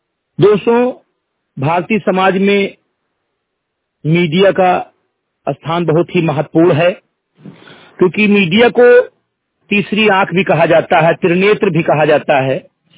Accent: Semri Ghatai, Uttar Pradesh, India; ग्राम और पोस्ट सेमरी घटई विकास खंड मेंटुआ जनपद बहराइच का मूल निवासी हूं

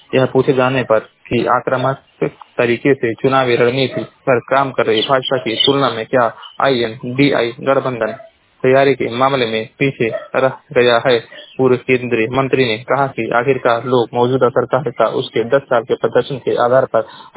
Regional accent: Uttar Pradesh, India; मैं जिला महाराजगंज का निवासी हूँ।

